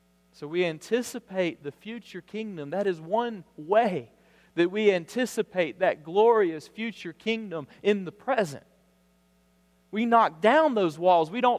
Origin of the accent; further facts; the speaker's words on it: Alabama, United States; I'll never forget church I grew up in South Alabama.